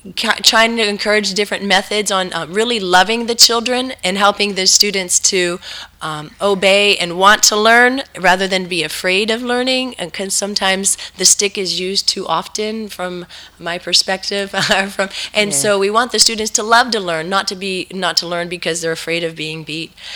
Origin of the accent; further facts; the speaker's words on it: United States; I'm from the United States.